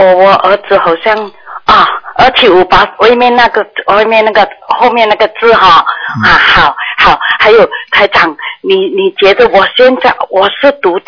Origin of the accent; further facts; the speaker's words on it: Malaysia; now in Melbourne, Australia; 我是马来西亚人，我现在在墨尔本